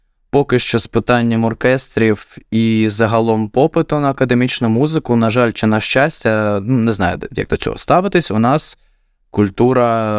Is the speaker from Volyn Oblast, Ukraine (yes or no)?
no; Poltava, Poltava Oblast, Ukraine; в моїй рідній Полтаві відкриваються якісь маленькі все ж таки вже такі заклади